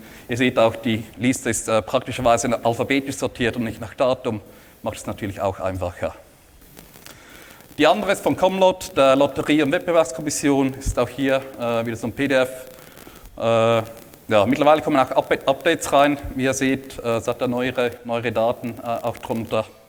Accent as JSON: {"language": "German", "country": "Switzerland", "said": "blockierten 20% der Domains mich als Schweizer Benutzer"}